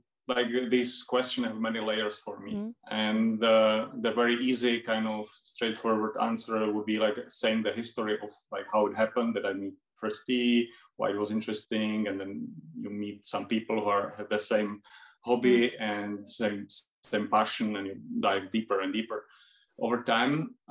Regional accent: Czechia; English is a second language; as you said. I'm from Czech Republic, living in the middle of between the Prague and Brno recently, and having a ceramic studio in a small village

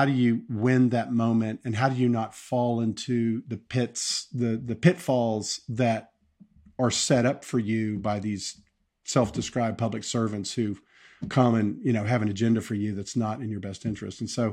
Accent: Tennessee, United States; I grew up down here in the South, grew up in Tennessee, and just had a normal kind of middle class, you know, upbringing.

